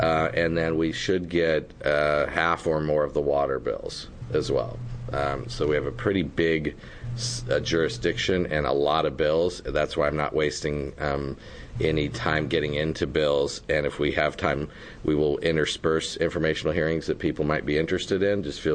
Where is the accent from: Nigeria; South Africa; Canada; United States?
United States; Coos Bay, Oregon; where I grew up in Representative McEwen's district in Coos Bay, which was largely a timber economy, mostly entirely at that time when I was growing up.